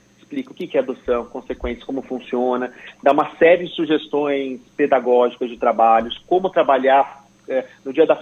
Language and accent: Portuguese; Santos, São Paulo, Brazil; eu estudei em semi-internato em Santos, eu sou de Santos